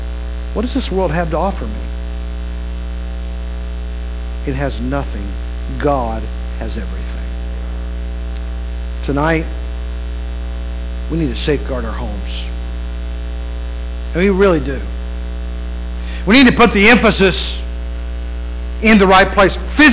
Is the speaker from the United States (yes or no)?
yes; West Virginia, United States; When I grew up, where I grew up in West Virginia, you could go to almost any home.